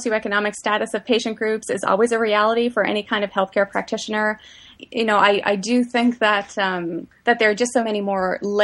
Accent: the Maritimes, Canada; because I'm from Maritime Canada, I have focused a lot of my research on the Maritimes and Northern New England, which is where I've collected

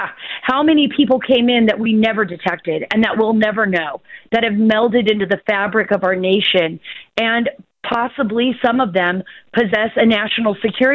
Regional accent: United States; But look, I'm an American, just like my mom said.

